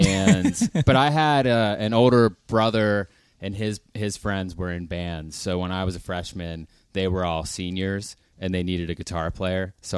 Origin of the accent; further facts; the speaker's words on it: Belle Vernon, Pennsylvania, United States; I grew up outside of Pittsburgh in a town called Belle Vernon. Beautiful little town.